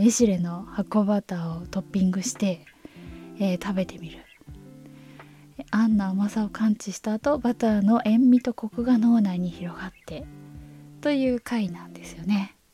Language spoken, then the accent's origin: Japanese; Kyoto, Japan; 京都の私の実家に、パウンドケーキを作って送ってくれたことがあったんですね